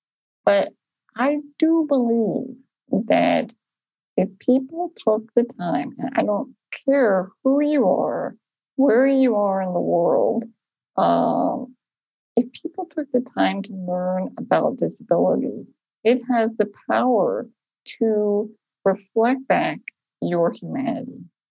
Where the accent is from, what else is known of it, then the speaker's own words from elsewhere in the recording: Philadelphia, Pennsylvania, United States; also born or lived in Phoenix; when we got married, we moved from Philadelphia, where we're from, to Phoenix, Arizona.